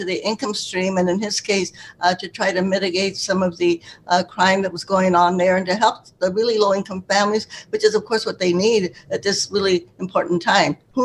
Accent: Stockton, California, United States; And I'm also a Stockton. That was my hometown.

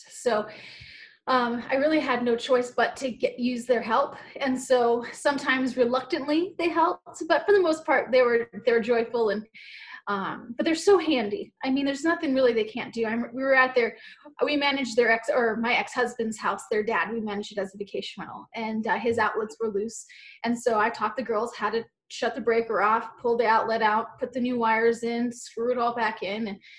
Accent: Hawaii, United States; So I'm from Hawaii.

